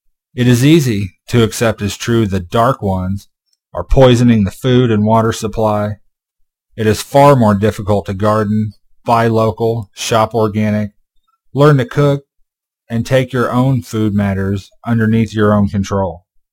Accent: Casper, Wyoming, United States; born there; also born or lived in Montana; I was born in Casper, Wyoming in the summer of 1977 to my mother Rowena and my father David. Most of my early years were spent exploring the mountain states with my quasi-hippie parents

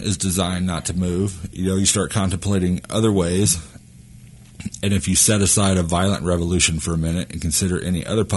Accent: Wyoming, United States; born there; now in Missouri, United States; I was born in Wyoming and I live in Missouri. I'm a citizen of Wyoming and a resident of Missouri.

